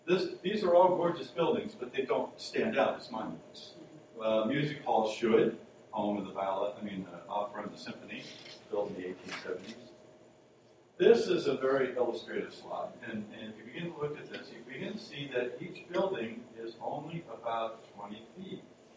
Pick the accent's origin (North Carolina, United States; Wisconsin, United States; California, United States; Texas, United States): California, United States; Los Angeles; I grew up in Los Angeles where everything is made out of stucco.